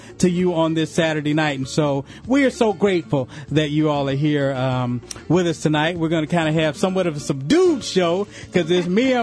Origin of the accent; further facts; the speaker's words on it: Chicago, Illinois, United States; I was born, we grew up in the ghettos of Chicago. The first 7-8 years of my life, right across the street, around the corner from Chinatown